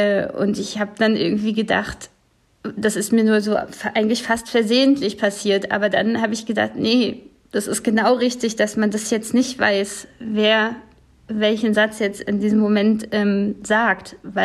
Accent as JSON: {"language": "German", "region": "Brandenburg", "country": "Germany", "said": "Also ich bin mir meiner Ostigkeit sehr bewusst."}